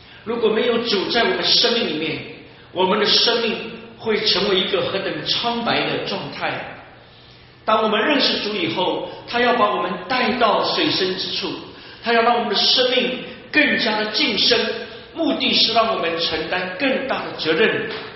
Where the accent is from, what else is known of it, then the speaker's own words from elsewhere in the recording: Shanghai, China; 我的故乡呢，其实我爸爸是浙江杭州人，虽然我在上海出生，在上海成长，但是我要填我的籍贯都是填浙江杭州